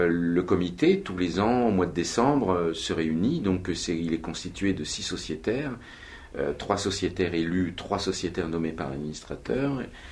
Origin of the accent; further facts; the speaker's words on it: Bourgogne-Franche-Comté, France; born there; Je suis né dans le Haut-Doubs. C'est une région qui est entre au-dessus de Besançon, vers la frontière suisse, pas loin de Pontarlier. C'est une région un peu rude. Les hivers sont longs, rigoureux.